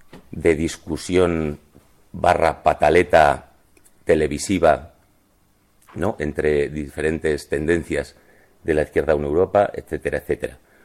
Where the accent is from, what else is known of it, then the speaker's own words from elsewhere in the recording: Ethiopia; now in Brussels, Belgium; Vengo de Etiopía. Ahora mismo vivo en Bruselas.